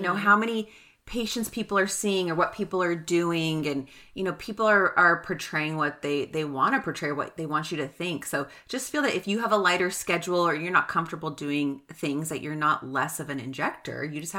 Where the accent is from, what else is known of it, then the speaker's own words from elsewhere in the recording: Ontario, Canada; I'm like, bitch, we're middle class from Ontario.